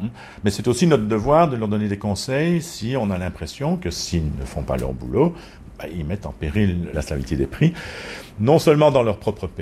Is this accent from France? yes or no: no; Belgium; Je suis belge.